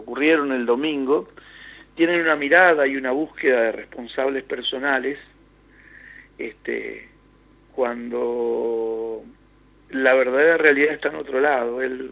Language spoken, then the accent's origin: Spanish; Vértiz, La Pampa, Argentina; el terruño que más conozco, que es mi pueblo natal, Vértiz.